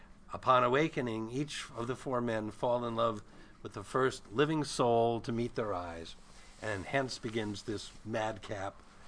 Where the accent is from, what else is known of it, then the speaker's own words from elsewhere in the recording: St. Paul, Minnesota, United States; also born or lived in Austin; And then was sort of reared in St. Paul and then went to high school in Minneapolis. So.